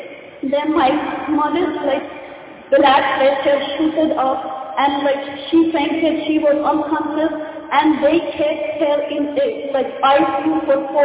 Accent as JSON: {"language": "English", "country": "Iran", "said": "I am from Iran."}